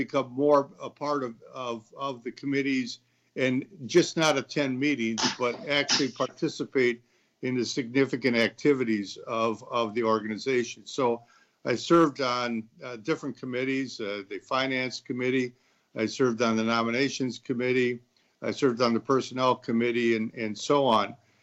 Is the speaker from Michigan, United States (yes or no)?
no; Kenosha, Wisconsin, United States; But growing up in Kenosha, I saw my mother and father, I guess at that particular time, I didn't realize the fact is that when they were attending meetings or volunteering that it was that big a deal.